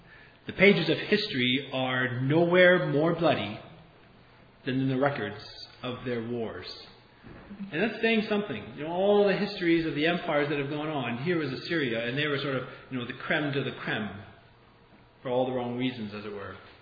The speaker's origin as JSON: {"language": "English", "town": "Brampton", "region": "Ontario", "country": "Canada", "tie": "born or raised there", "lives_now": "Hamilton, Canada", "said": "But I've only lived in Hamilton since 2010, born and raised in Brampton."}